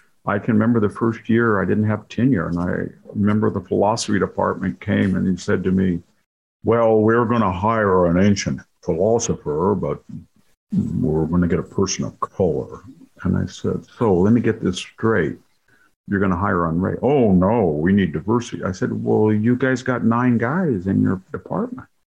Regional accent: California, United States; I grew up same thing in California.

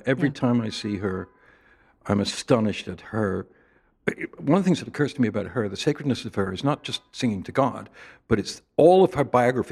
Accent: England, United Kingdom; I'm so English, you know. I was brought up in a tradition where you don't even express your emotions.

